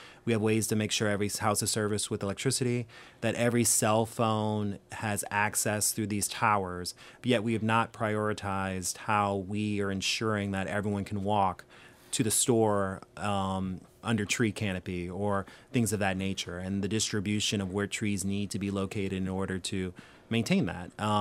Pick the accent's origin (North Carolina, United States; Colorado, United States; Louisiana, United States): Louisiana, United States; New Orleans; we grew up in New Orleans before Hurricane Katrina, very fearful of water.